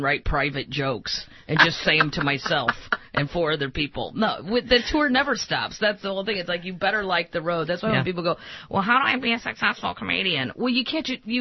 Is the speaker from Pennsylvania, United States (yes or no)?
no; Missouri, United States; They believe that the Garden of Eden is in Missouri, and I'm from Missouri.